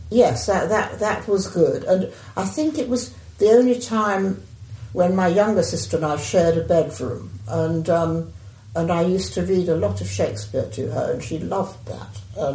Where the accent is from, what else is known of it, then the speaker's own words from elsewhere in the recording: Sheffield, Yorkshire and the Humber, United Kingdom; I was born in Sheffield, but we were almost immediately evacuated because of the war, and it was very heavily bombed. So we moved out to a small town in South Yorkshire and moved back up after the war.